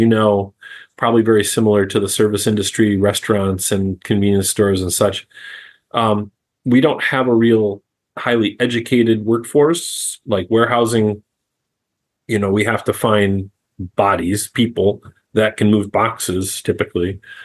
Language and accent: English; Michigan, United States; Michigan companies where I was from in order to connect with whoever was with this company and say, hey, I'm from Michigan too.